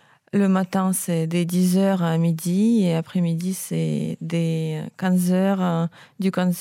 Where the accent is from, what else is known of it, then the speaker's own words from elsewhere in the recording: Russia; French is a second language; De Russie.